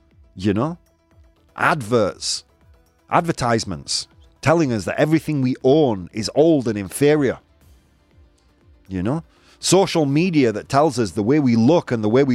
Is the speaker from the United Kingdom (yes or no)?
yes; England, United Kingdom; I'm English.